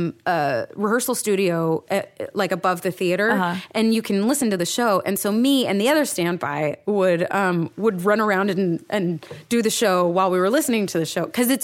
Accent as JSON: {"language": "English", "region": "New York", "country": "United States", "lives_now": "Los Angeles, United States", "said": "I kind of went kicking and screaming out to LA because I was like, I'm a New Yorker and I hate LA because I'm a New Yorker and that's what we do and stuff."}